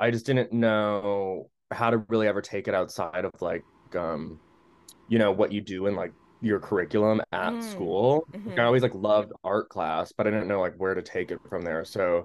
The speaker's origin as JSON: {"language": "English", "region": "Connecticut", "country": "United States", "tie": "born or raised there", "said": "put me in art classes outside of school, at this place called the Connecticut Art School, because I grew up in Connecticut."}